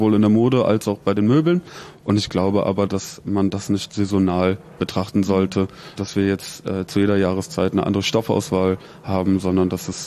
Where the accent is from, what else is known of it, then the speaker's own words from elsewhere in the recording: Cologne, North Rhine-Westphalia, Germany; now in Zurich, Switzerland; Natürlich ist es als Kölner schwierig, aus Köln wegzuziehen. Das ist eine lebenswerte Stadt.